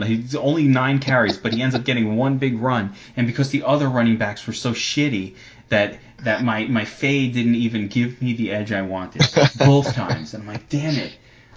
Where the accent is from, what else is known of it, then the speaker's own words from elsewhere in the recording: New York, United States; I'm from New York. I like the Jets, and unfortunately, we never had anything.